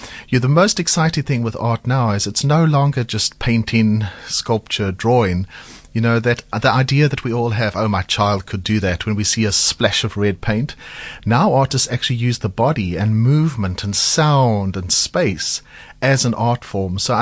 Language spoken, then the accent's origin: English; Cape Town, Western Cape, South Africa; I was brought up in Cape Town, so I already had a good knowledge and a great passion for what was being produced in my city